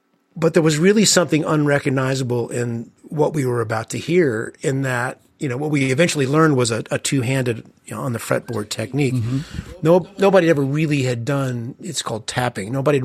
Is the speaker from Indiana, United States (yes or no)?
yes; Evansville, Indiana, United States; sitting in the driveway at my home where I grew up in Evansville, Indiana. I kind of grew up in a smallish Midwestern town